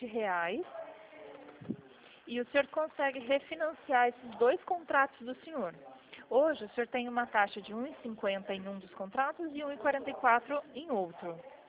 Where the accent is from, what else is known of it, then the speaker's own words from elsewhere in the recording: Paranaguá, Paraná, Brazil; also born or lived in Ariquemes; eu fui nascida em Ariquemes, Rondônia. Fui criada em Paranaguá, no Paraná. E hoje já faz 22 anos que eu moro aqui no estado de São Paulo.